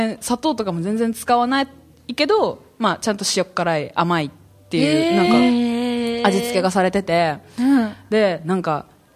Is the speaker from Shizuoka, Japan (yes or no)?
no; Kagoshima, Japan; いや、言うて私鹿児島の人間だからね。